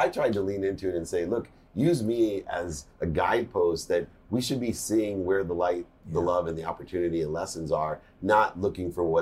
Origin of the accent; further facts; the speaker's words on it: San Diego, California, United States; I grew up in San Diego